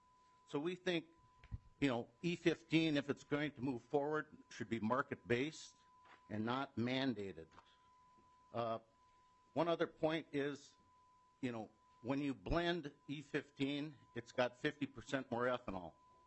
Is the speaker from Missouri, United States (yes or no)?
no; Grand Rapids, Minnesota, United States; I'm from Grand Rapids originally.